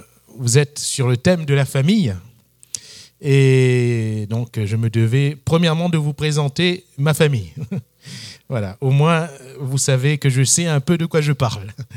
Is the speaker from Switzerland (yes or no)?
no; Réunion, France; On vient de France et plus précisément, pour ceux qui connaissent, de l'île de la Réunion. Oui, une petite île dans l'océan Indien, à côté de l'île Maurice, et un département français. Et on a pu grandir et exercer également le ministère là-bas pendant une vingtaine d'années